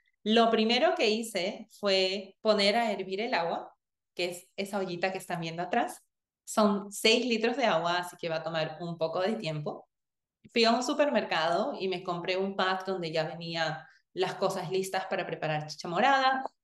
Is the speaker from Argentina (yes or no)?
no; Peru; moved away as an adult; now in United States; yo nací y crecí en Perú, pero yo nunca aprendí a ser una adulta en Perú, es decir, tener responsabilidades de adulta. Porque cuando yo me mudé a Estados Unidos, yo tenía 22, 23 años, actualmente tengo 32 años, y pues aún vivía con mis papás